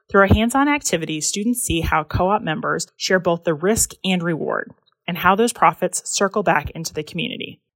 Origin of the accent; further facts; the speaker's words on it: the North, United States; now in Kansas, United States; Growing up in the North, October meant crisp mornings, vibrant leaves, cranberry harvests, and Friday night football. Now that I call Kansas home, the fall colors are softer and the air a bit warmer.